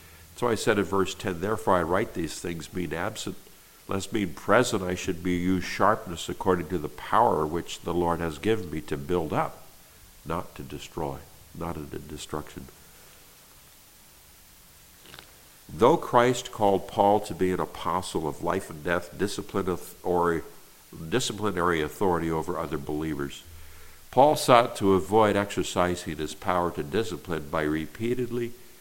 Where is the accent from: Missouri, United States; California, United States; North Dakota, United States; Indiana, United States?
California, United States; I'm from Northern California.